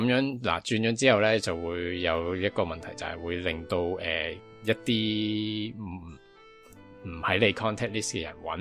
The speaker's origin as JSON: {"language": "Cantonese", "country": "Hong Kong", "said": "作为一个香港人。"}